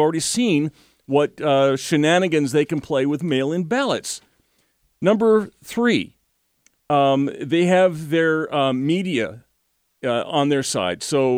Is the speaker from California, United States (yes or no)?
yes; California, United States; Santa Cruz is the same way, growing up in California.